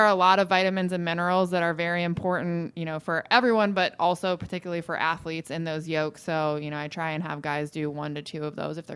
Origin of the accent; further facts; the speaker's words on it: Dayton, Ohio, United States; So I am from Ohio, grew up in Dayton.